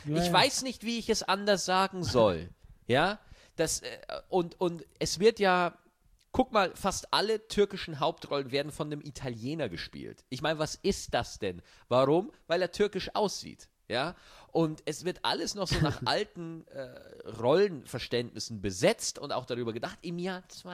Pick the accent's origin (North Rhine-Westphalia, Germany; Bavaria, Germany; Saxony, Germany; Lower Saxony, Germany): Bavaria, Germany; Du bist Schweizer, ich bin Bayer.